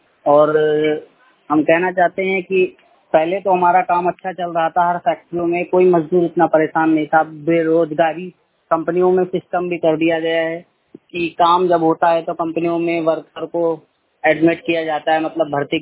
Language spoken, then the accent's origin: Hindi; Uttar Pradesh, India; लगभग मैं district UP का रहने वाला हूँ। लगभग मैं 4 साल से यही हूँ